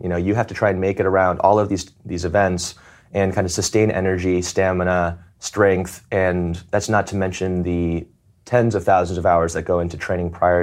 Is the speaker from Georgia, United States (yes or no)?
yes; Atlanta, Georgia, United States; So, growing up in Atlanta where, it was great weather, then going to South Bend where I think we had the number 2 worst weather in America in terms of a college campus